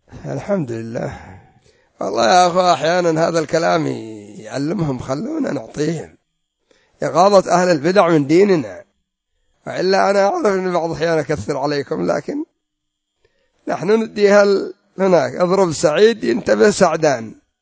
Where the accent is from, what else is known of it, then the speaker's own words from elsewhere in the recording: Yemen; عندنا في اليمن قدرية؟ نعم، كلهم قدرية.